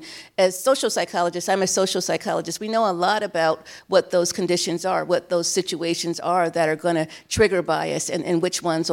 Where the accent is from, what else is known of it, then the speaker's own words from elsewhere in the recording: Cleveland, Ohio, United States; I was 12 years old, and I was growing up in Cleveland, Ohio. And Cleveland is, at least at that time, we were the fifth in the nation in terms of racial segregation. And so my neighborhood was all black